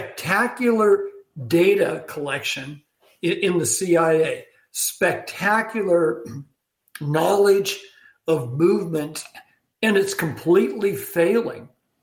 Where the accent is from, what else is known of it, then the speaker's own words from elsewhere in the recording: Santa Clara, California, United States; You know, I grew up in Santa Clara. I went to Stanford. I went to UC.